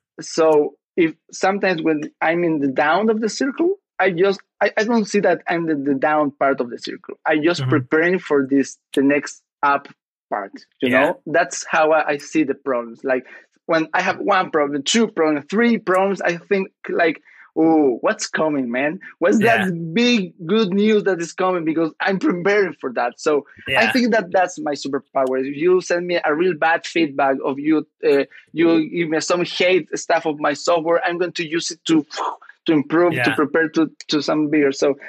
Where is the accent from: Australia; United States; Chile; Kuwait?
Chile; north; English is a second language; I'm not from Santiago de Chile. I'm not from the capital. I'm from the north part of this country, a small country. Chile is a small country. My city is smaller than that.